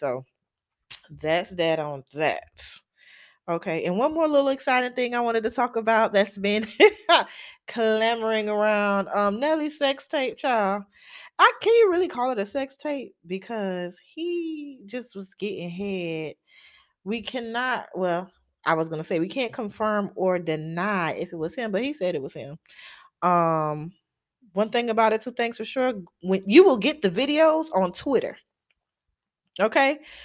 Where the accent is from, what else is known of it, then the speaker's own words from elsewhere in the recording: United States; born there; I am of Hispanic Caribbean descent, but I was born in America. And I identify as Panamanian because of my culture.